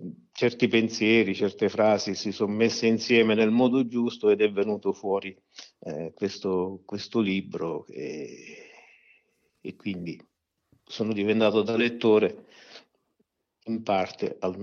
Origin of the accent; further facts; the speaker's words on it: Sulmona, Abruzzo, Italy; In questo momento sono a Sulmona, che è la mia città natale